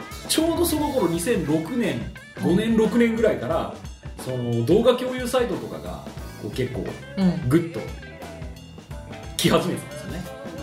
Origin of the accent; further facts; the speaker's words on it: Hiroshima, Japan; 私も広島出身なんですよ、